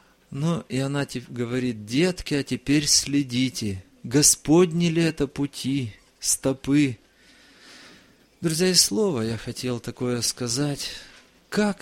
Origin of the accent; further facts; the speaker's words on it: Chișinău, Moldova; also born or lived in Russian Far East; Я из Кишинева, из Молдавии. Там служение совершаю, там вырос из детской группы и так дальше. Хотя родился далеко-далеко на Дальнем Востоке.